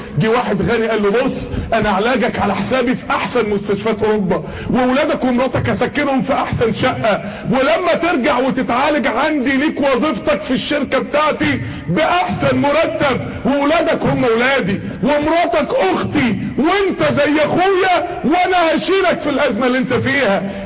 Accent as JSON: {"language": "Arabic", "town": "Mansoura", "region": "Dakahlia", "country": "Egypt", "said": "من منطقة عندنا في المنصورة اسمها جديلة"}